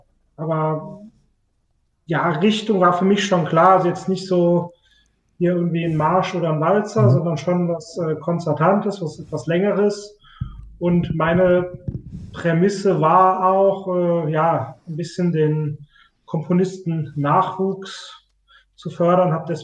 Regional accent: Rhineland-Palatinate, Germany; wir kommen ja aus dem Westerwald, aus dem Kannenbäckerland

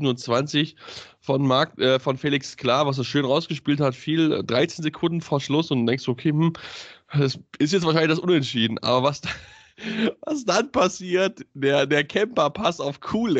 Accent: Kiel, Schleswig-Holstein, Germany; Also als Kieler würde ich ihn sofort holen.

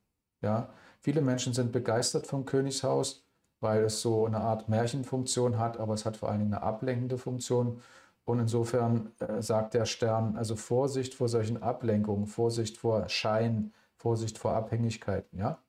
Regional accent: Germany; Und ich würde als Deutscher, übrigens muss ich ganz ernst sagen, also die Hauptstadt meiden.

